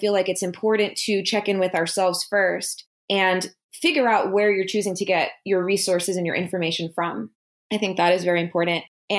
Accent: Miami, Florida, United States; So I'm from Miami, Florida. My family is from the Caribbean. They're from Haiti. And, you know, I grew up in a pretty middle-class home, went to private school most of my life

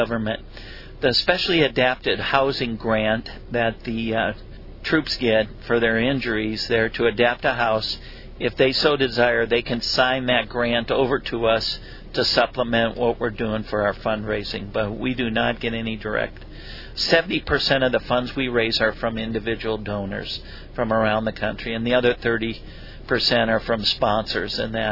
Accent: Minnetonka, Minnesota, United States; Well, Billy, I grew up in Minnetonka, Minnesota. Did a lot of hunting and fishing. That's the land of 10,000 lakes. So I grew up fishing.

